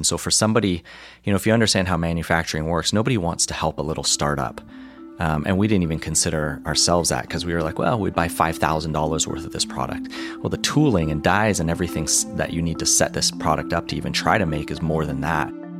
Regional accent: Canada; You know, we grew up in Canada and did a lot of camping.

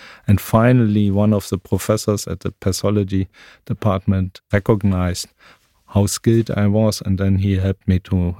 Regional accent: Germany; English is a second language; East Germany went down in such chaos, because it was my home country.

